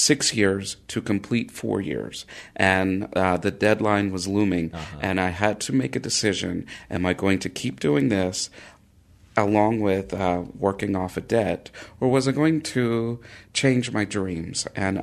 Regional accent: Harmony, North Carolina, United States; I grew up in Harmony, which on a farm that my parents have about 20 acres of land

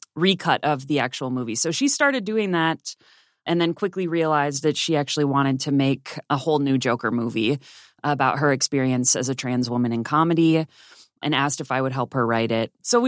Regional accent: Racine, Wisconsin, United States; Vera's from the Midwest as well. I'm from Racine originally, and she's from Illinois.

